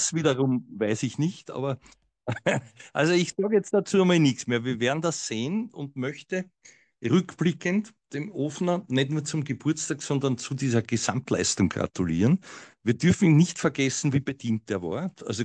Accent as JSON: {"language": "German", "region": "Vienna", "country": "Austria", "said": "Hat dann Affetten, wie man so schön sagt, bei uns in Wien, vielleicht auch in der Steiermark."}